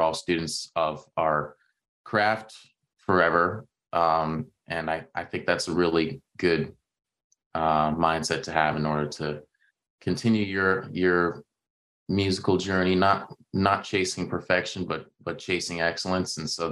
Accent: Toronto, Ontario, Canada; listening to classical 96.3 FM all the time growing up in the Toronto area.

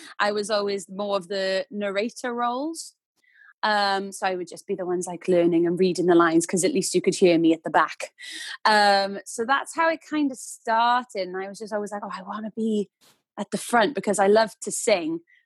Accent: Wales, United Kingdom; Even though I am Welsh, I wish I could speak it, but no.

